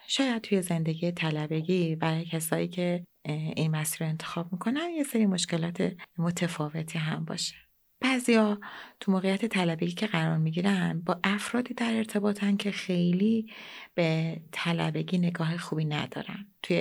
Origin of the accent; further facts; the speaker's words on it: Isfahan, Iran; البته منم خودم اصفهانیم.